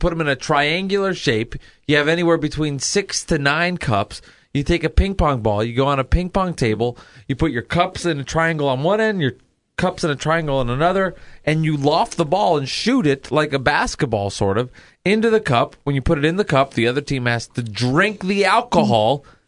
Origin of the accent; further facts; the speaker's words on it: New Jersey, United States; it's my home state of New Jersey.